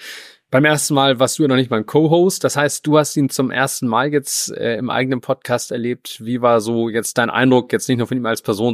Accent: Hamburg, Germany; ich auch als Hamburger merke so

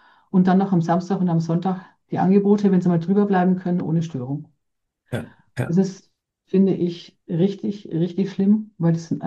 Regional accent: Erlangen, Bavaria, Germany; accent: Franconian; Ich stamme aus Erlangen, deswegen auch meine fränkische Sprache, vor Ort von Erlangen-Buckenhof.

